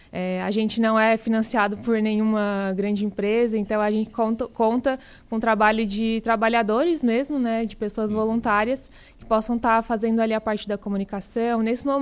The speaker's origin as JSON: {"language": "Portuguese", "town": "Criciúma", "region": "Santa Catarina", "country": "Brazil", "tie": "born or raised there", "said": "eu sou natural de Criciúma, nasci e cresci em Criciúma, me criei lá a vida toda. Depois eu fiz faculdade na Universidade Federal de Santa Catarina, em Florianópolis."}